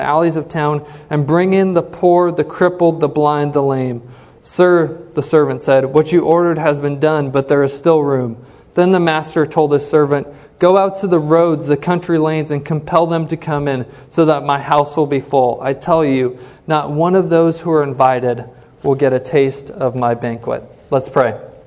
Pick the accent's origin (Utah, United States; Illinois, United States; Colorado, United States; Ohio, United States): Colorado, United States; Denver; We grew up in Denver, Colorado, and the Broncos are a big deal there.